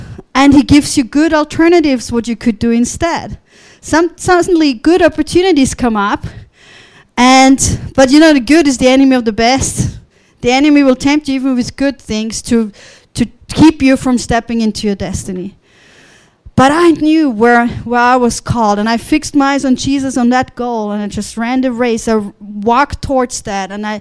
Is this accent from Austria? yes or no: yes; Austria; I'm from Austria, and Austria is nominally Catholic.